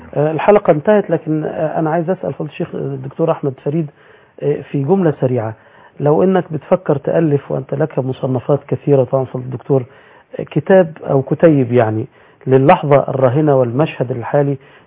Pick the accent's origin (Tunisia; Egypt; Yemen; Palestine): Egypt; بلدنا مصر